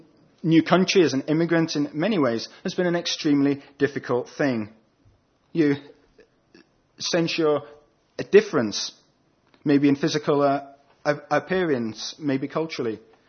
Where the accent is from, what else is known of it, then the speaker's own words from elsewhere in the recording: Scotland, United Kingdom; On the campus where I studied recently in the US, I was almost universally known as